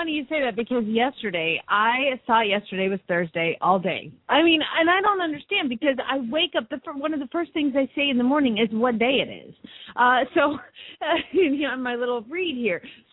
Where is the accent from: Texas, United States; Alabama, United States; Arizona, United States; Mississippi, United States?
Arizona, United States; Phoenix; from Phoenix, Arizona